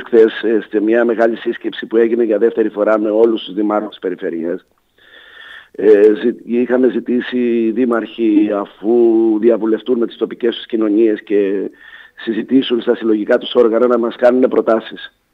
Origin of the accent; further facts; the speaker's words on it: Gortynia, Peloponnese, Greece; και οι περισσότεροι από την Κορτινία.